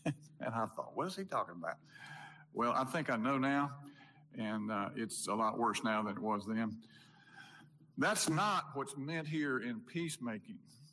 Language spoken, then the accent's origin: English; Brandon, Mississippi, United States; And I grew up in Brandon